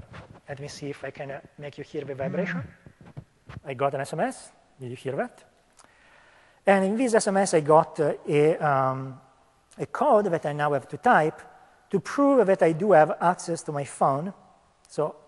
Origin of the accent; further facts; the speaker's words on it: Italy; English is a second language; moved away; That's actually my my hometown. It's a picture I took a couple of weeks ago. I went back to Italy for a wedding.